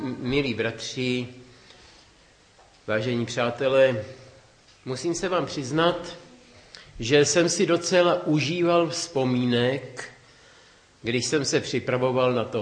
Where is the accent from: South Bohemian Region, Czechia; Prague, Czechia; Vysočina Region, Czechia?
South Bohemian Region, Czechia; Vodňany; Já jsem vyrostl ve Vodňanech, kde je to s rybami všechno spojeno.